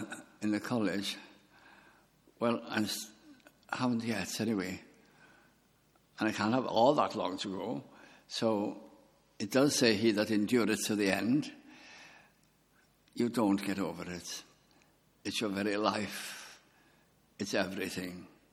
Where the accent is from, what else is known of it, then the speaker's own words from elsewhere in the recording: Wales, United Kingdom; English is a second language; And I said, being typically Welsh, it was very nice indeed.